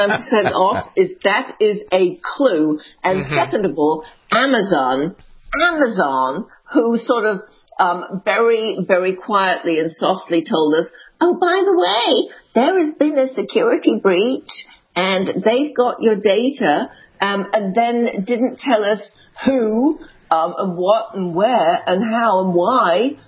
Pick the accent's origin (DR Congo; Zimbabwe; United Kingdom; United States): United Kingdom; England; Growing up in England, you're obsessed with the weather because it changes every half hour.